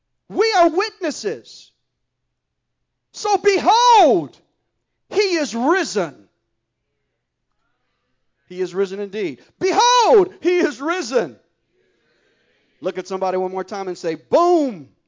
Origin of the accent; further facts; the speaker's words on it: California, United States; Now, I'm from California, and I can tell you some things about earthquakes.